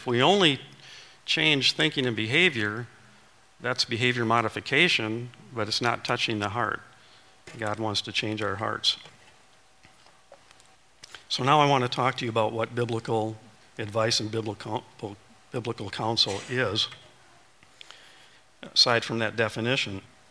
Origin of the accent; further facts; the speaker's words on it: Wisconsin, United States; I was born and raised in Wisconsin, lived here most of my life.